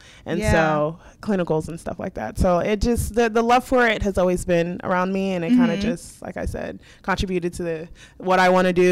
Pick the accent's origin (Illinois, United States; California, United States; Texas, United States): Texas, United States; Dallas; I am from Dallas.